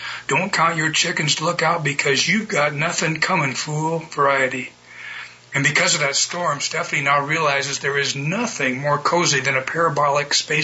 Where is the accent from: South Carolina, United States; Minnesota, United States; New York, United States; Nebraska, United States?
Nebraska, United States; Mount Liberty; Well, Chuck, it's been a long week in Mount Liberty, Nebraska, my hometown.